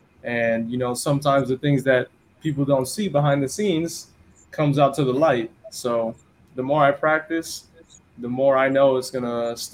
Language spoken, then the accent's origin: English; California, United States; My dad's Nigerian and then my mom is Filipino, but then I grew up in California, that's where my American blood comes from.